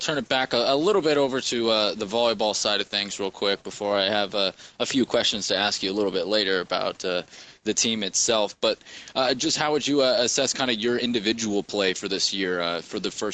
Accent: Washington, United States; I'm from Washington, so talk about dry.

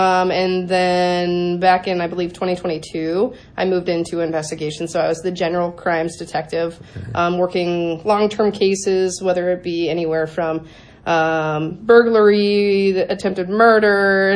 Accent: Utah, United States; born or raised there; now in Iowa, United States

